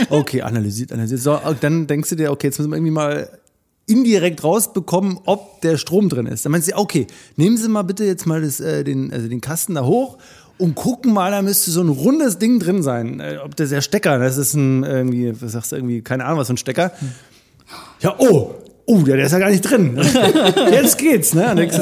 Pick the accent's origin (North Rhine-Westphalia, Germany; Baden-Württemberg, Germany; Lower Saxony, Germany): Baden-Württemberg, Germany; Radolfzell; also in meiner Stadt, wo ich groß geworden bin, Radolfzell.